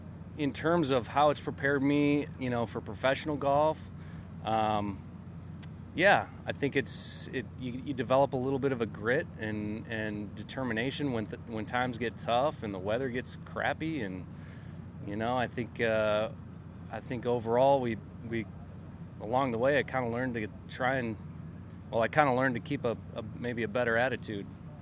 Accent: Michigan, United States; I think I was ready for it then, growing up in Michigan, playing

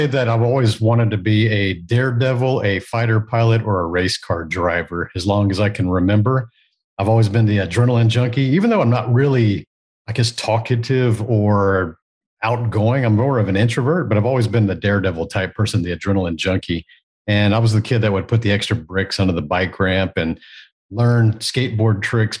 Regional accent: Texas, United States; also born or lived in Japan; But yeah, I grew up in a suburb of Houston, Texas. I was born in Japan. My mom's a Japanese immigrant. My dad's a U.S. Marine. And we moved to Texas before I was 2 years old.

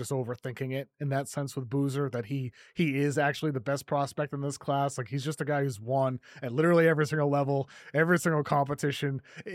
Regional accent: Brockton, Massachusetts, United States; But AJ DiBonsa, he's from Brockton. I'm from Brockton. I know the type.

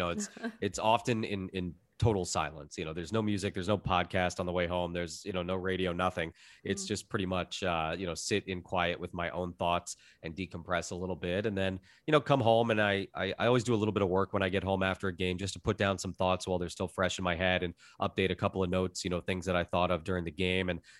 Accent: Florida, United States; And then it was, you know, reaching out to the local sports network where I grew up in South Florida

